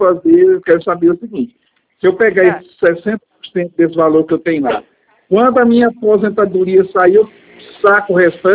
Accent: Goiânia, Goiás, Brazil; Eu sou daqui de Goiânia.

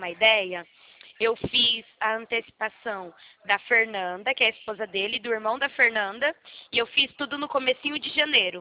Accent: Presidente Prudente, São Paulo, Brazil; Não, eu sou de Prudente.

